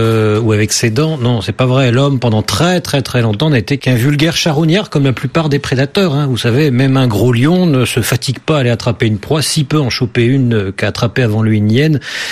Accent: Hauts-de-France, France; Même chez moi dans le Nord, mes arrière-grands-pères allaient chasser.

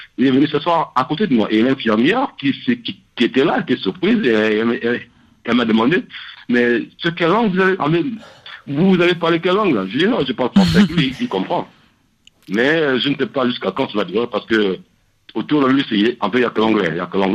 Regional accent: Gabon; Que moi, je suis d'origine francophone, je suis gabonais d'origine.

